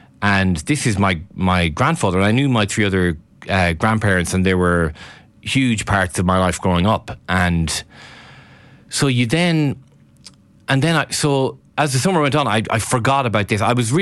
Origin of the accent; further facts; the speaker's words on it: Milltown, Connacht, Ireland; born there; now in Dublin, Ireland; So, you know, I was born in Milltown. I will always be a Milltown person. That's the answer to the question, where I'm from is Milltown in County Galway.